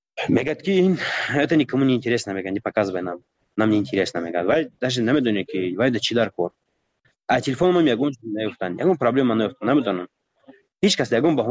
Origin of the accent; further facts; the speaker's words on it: Tajikistan; من گفتم من تاجیکم گفتم از تاجیکستانم